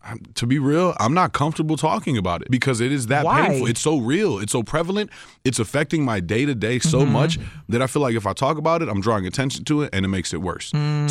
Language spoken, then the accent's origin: English; Sheboygan, Wisconsin, United States; now in Milwaukee, United States; When we moved up here, because we came down from Sheboygan.